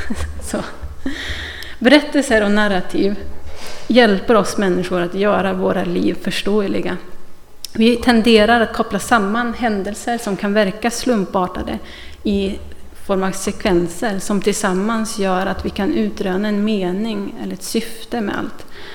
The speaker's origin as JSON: {"language": "Swedish", "region": "Norrland", "country": "Sweden", "accent": "Norrland", "said": "När jag började tappa min norrländska för några år sedan så hade jag en liten identitetskris."}